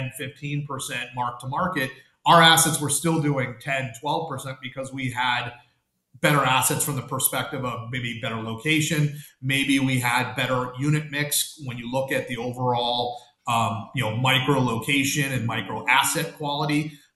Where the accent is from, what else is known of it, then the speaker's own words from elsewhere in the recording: California, United States; from my perspective, I grew up in California.